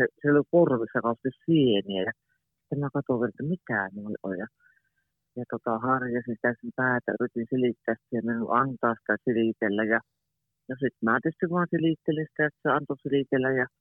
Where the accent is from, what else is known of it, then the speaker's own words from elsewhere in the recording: Jyväskylä, Central Finland, Finland; also born or lived in Helsinki; mä oon syntynyt itse Helsingissä ja 10-vuotiaana muutettiin Jyväskylään, tai olin 10-vuotias, kun muutettiin Jyväskylään